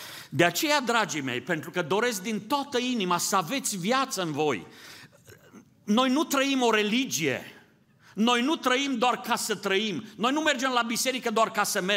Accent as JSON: {"language": "Romanian", "region": "Transylvania", "country": "Romania", "tie": "born or raised there", "said": "m-am dus acasă în satul meu transilvan, pe Valea Someșului"}